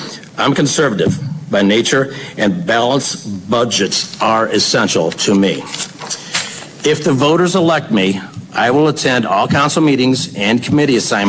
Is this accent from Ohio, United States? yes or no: yes; Findlay, Ohio, United States; born there; I was born in Findlay